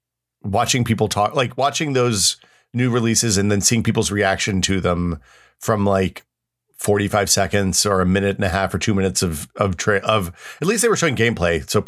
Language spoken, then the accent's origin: English; Tennessee, United States; There was a Philips factory near my house when I grew up in Tennessee.